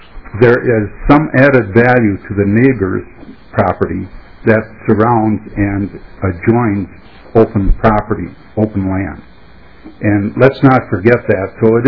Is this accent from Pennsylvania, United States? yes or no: no; Minnesota, United States; I'm from Sherburne County. I have a farm up there.